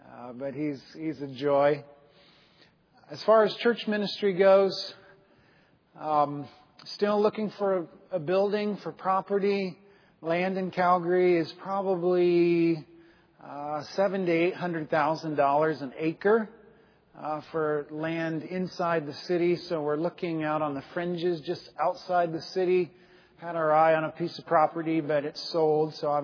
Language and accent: English; South Carolina, United States; Where I grew up in South Carolina, you could kind of coast along in church.